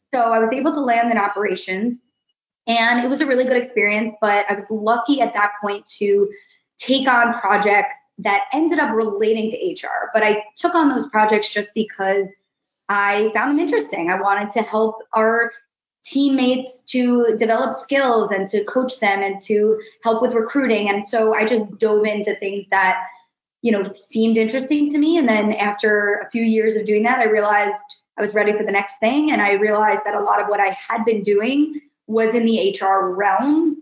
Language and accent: English; Hewlett, New York, United States; I grew up in Long Island, New York, in Hewlett, a very exciting place.